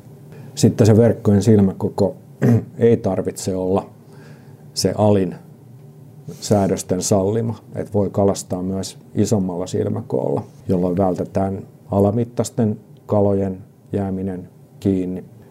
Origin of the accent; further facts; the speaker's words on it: Kotka, Kymenlaakso, Finland; mä oon Kotkasta kotoisin ja viettänyt lapsuuden kesät Itämeren rannalla